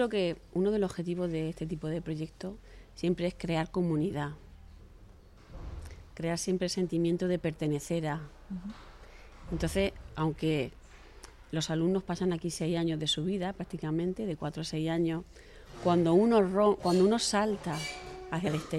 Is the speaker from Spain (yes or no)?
yes; Calasparra, Region of Murcia, Spain; Soy de Calasparra y he estudiado en el IES Emilio Pérez Piñero.